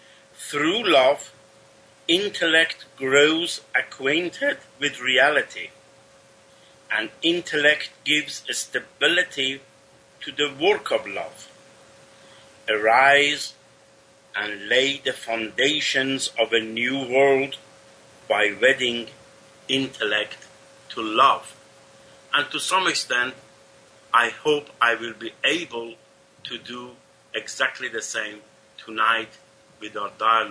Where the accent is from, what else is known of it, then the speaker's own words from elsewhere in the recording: Coventry, West Midlands, United Kingdom; Greetings from Coventry, my hometown in United Kingdom.